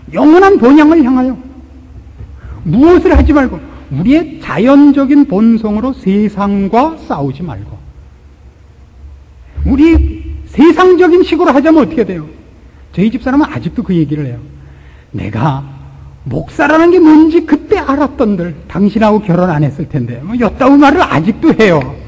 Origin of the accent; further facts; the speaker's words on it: Pyongan, North Korea; 저도 평안도 사람입니다.